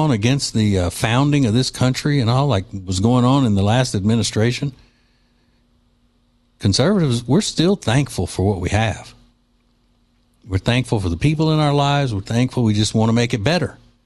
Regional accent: Louisiana, United States; also born or lived in Alabama; Well, I grew up in Louisiana, but I lived in Alabama before we moved to Charlotte.

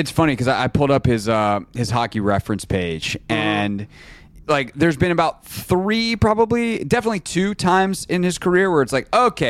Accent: South Carolina, United States; By the way, I was raised in South Carolina, and I don't live in Syracuse anymore.

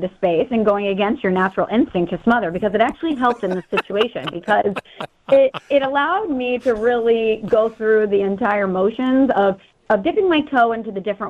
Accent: Illinois, United States; now in New York, United States; I kept thinking about the fact that I am from Illinois, but I don't cheer for an Illinois-based team

